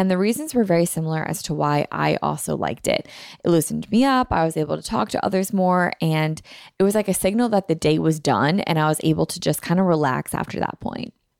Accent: Philadelphia, Pennsylvania, United States; and the Eagles were in the Super Bowl, and I'm from Philly.

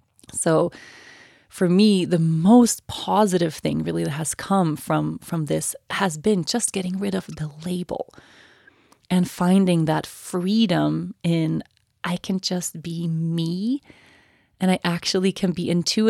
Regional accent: Sweden; moved away as an adult; becoming vegan was one of the first changes I made when I turned 18 and I moved away from Sweden.

